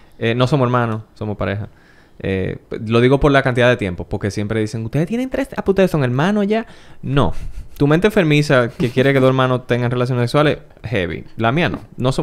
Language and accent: Spanish; Dominican Republic; Yo me crié en Los Praditos. Y en esos barrios uno era muchacho y no fluía.